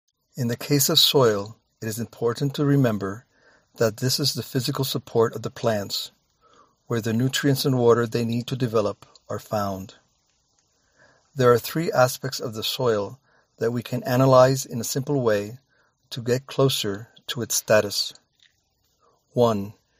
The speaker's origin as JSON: {"language": "English", "town": "Caguas", "country": "Puerto Rico", "said": "I am from Caguas, Puerto Rico"}